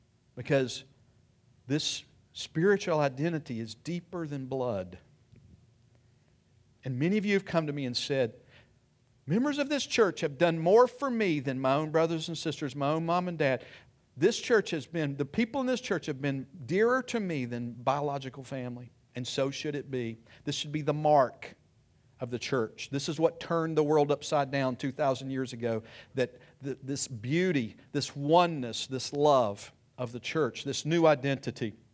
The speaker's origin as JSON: {"language": "English", "region": "Virginia", "country": "United States", "said": "I'm from Virginia. I'm not from here either."}